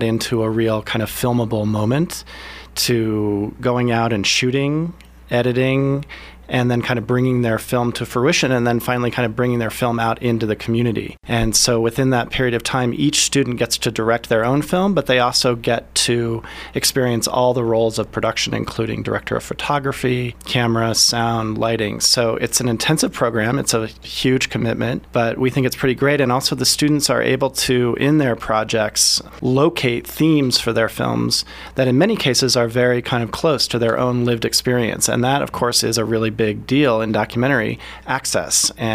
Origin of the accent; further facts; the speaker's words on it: Colorado, United States; now in San Francisco, United States; I'm more a documentary filmmaker, but I grew up in the Springs. Actually, my great-grandparents settled in the Springs in the 30s, and my grandmother worked for Alexander Film